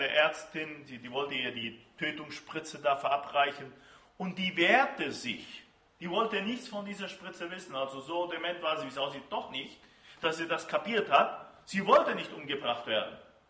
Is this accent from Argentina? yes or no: yes; Argentina; German is a second language; Bei uns in Argentinien, bevor man den Führerschein macht, muss man einen Genderkurs machen.